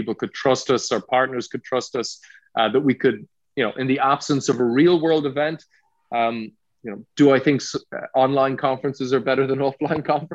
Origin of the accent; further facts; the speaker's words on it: Ireland; because I'm Irish and I'm from Ireland